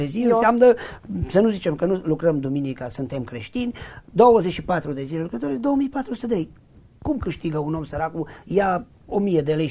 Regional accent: Miheșu de Câmpie, Mureș County, Romania; eu sunt deloc din Migheșul de Câmpie.

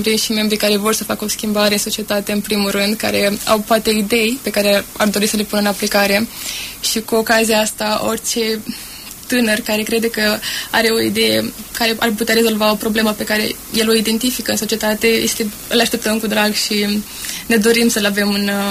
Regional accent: Vaslui, Vaslui County, Romania; Sunt din Moldova, din Vaslui.

